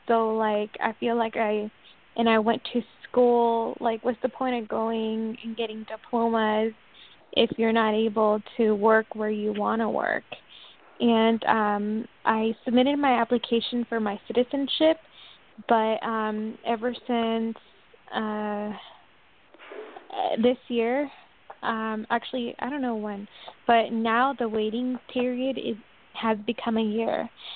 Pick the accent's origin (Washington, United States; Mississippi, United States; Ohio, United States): Washington, United States; From Washington State.